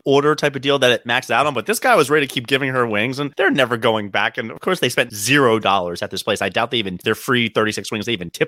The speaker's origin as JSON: {"language": "English", "town": "Owings Mills", "region": "Maryland", "country": "United States", "tie": "born or raised there", "said": "my hometown of Alms Mills, Maryland"}